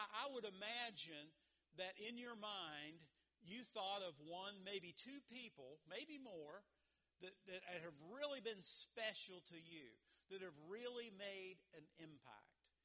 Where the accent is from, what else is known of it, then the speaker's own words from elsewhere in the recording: West Virginia, United States; I'm from West Virginia. So we got Philippi, we got Philippi.